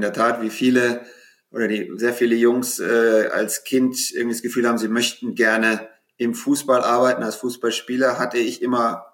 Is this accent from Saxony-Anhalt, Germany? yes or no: no; Frankfurt, Hesse, Germany; moved away as an adult; in Frankfurt, wo ich herkomme.